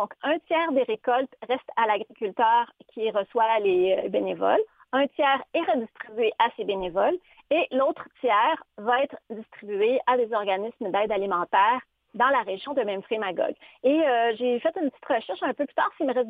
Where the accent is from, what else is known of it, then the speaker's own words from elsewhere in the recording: Quebec, Canada; Moi, j'ai cherché pour ma région d'origine, ma chère Abitibi.